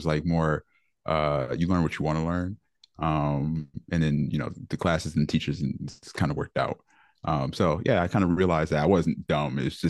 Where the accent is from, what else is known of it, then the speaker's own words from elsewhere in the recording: Detroit, Michigan, United States; Well, the year was 1980. I grew up in Detroit. I was raised by my grandmother.